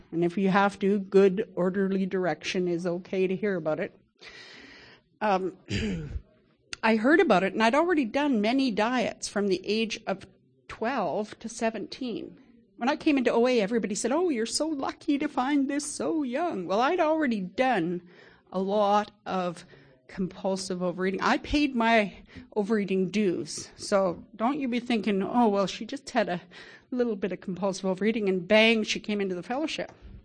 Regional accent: Kelowna, British Columbia, Canada; from Kelowna, British Columbia. It's great to see you all here.

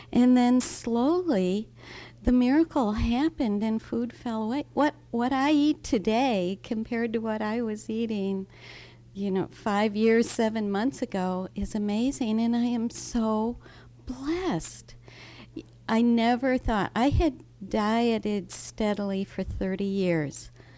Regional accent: Buhl, Idaho, United States; I'm from Buell, Idaho.

